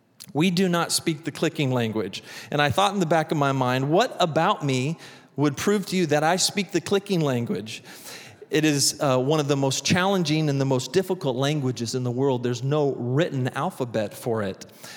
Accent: California, United States; My wife and I hail from the Northwest. I grew up in California, and Debbie grew up in Washington State, and previously we pastored in Washington.

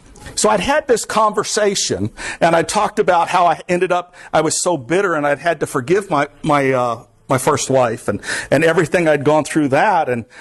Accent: Hollywood, Florida, United States; also born or lived in Pompano Beach; I was born in Pompano Beach. I am from Hollywood, Florida. Here I am.

